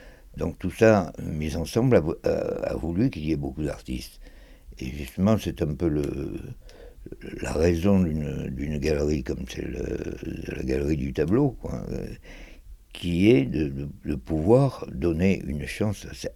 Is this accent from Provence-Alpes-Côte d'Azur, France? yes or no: yes; Marseille, Provence-Alpes-Côte d'Azur, France; Alors pourquoi Marseille ? D'abord parce que je suis marseillais et que je vois pas comment j'aurais pu faire ça ailleurs.